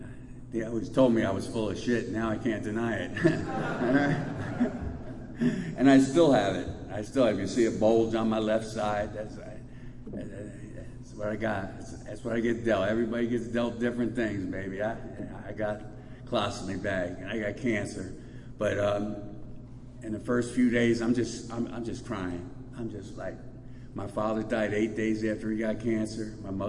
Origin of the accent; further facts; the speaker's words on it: United States; now in Thailand; You know, I'm an American. I don't know the rules in a Thai hospital.